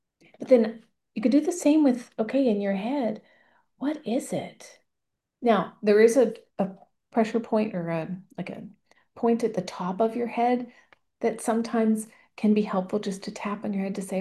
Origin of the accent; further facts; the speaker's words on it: Ontario, Canada; Yeah, I am from Ontario